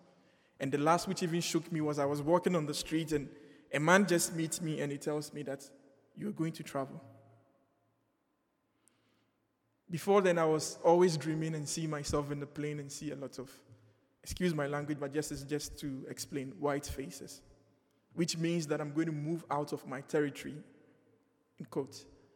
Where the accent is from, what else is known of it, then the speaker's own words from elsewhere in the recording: Ghana; I am a very patriotic Ghanaian and an African at large. I believe I could make it in my home country.